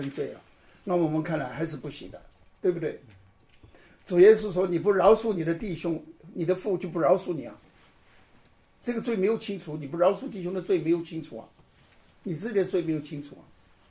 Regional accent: China; 在我们中国人讲这是乱伦的

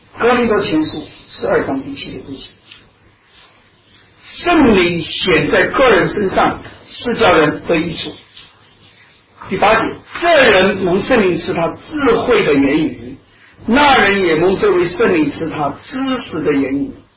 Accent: China; 我是中国人，啊，我现在讲的是 Mandarin， 那么我都会讲广东话

